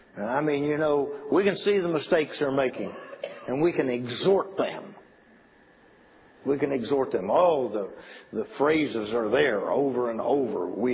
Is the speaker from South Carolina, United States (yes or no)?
no; West Virginia, United States; Except when I'm from West Virginia, we didn't push it. We pushed it. We put an R on everything.